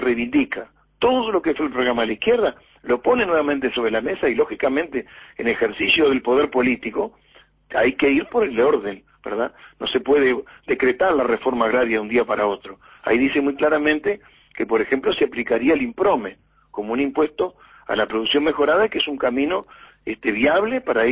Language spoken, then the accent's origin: Spanish; Uruguay